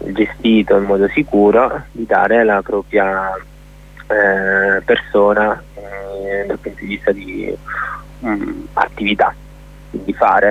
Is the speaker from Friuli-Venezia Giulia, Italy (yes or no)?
no; Sicily, Italy; also born or lived in Padua; now in Crema, Italy; Anch'io sono più o meno un anno che sto a Crema, prima stavo a Padova, comunque sono siciliano